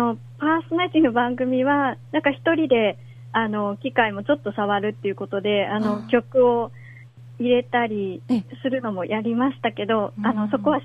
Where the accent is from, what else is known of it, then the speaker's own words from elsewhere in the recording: Uji, Kyoto, Japan; 一つが私の地元の宇治にもできまして